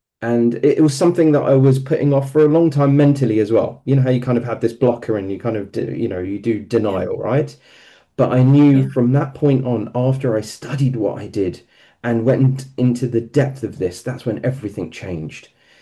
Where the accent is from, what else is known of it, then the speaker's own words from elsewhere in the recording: London, United Kingdom; I am in my 40s. I was born in East London, moved to West London in the 90s, and have been a Hujjat Stanmore member ever since.